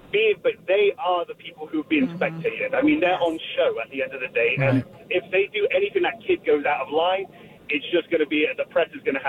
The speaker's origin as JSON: {"language": "English", "region": "England", "country": "United Kingdom", "said": "I'm from England. The people in England are quite progressive."}